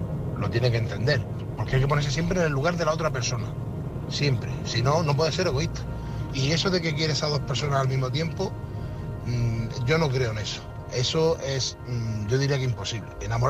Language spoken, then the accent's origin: Spanish; Murcia, Region of Murcia, Spain; de Murcia y bueno, he estado escuchando el caso